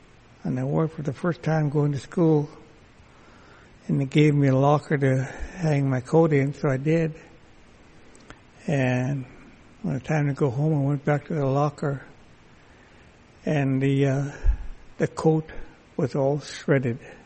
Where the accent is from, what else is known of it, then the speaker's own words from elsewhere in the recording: Haines, Alaska, United States; But I grew up here in Haines umpteen hundred years ago.